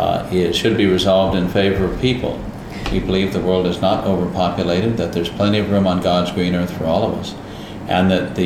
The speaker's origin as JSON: {"language": "English", "region": "California", "country": "United States", "tie": "born or raised there", "said": "It reminds me of home. I grew up in California, where we have similar landscape, similar weather, similar heat, and lots of eucalyptus trees."}